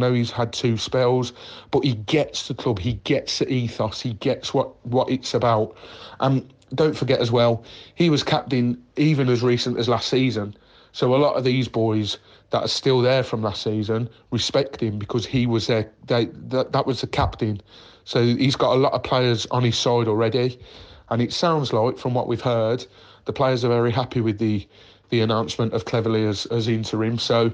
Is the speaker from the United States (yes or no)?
no; Solihull, West Midlands, United Kingdom; my accent is a familiar one with you boys. I am local, grew up in Solihull. So I have a lot of Birmingham City supporting mates